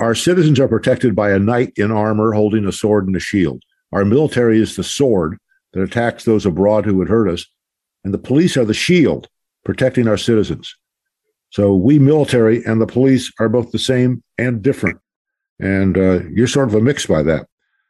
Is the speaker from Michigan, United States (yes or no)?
no; Los Angeles, California, United States; Well, I grew up in the Los Angeles area